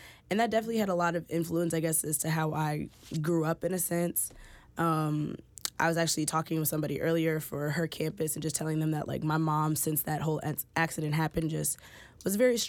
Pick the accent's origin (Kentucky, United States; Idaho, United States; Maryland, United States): Maryland, United States; Baltimore; also born or lived in Princeton, New Jersey / Wisconsin / Toronto; So I'm a senior public relations major from Baltimore, Maryland, by way of Princeton, New Jersey. I was born in Baltimore. I've lived in New Jersey, Wisconsin, Toronto, all over.